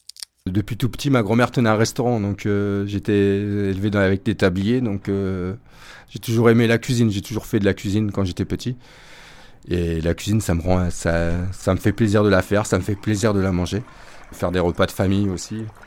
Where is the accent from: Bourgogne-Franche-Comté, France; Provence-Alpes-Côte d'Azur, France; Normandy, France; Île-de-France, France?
Normandy, France; Alençon; Je suis originaire d'Alençon, de Normandie. J'ai découvert le beurre blanc dans ma région.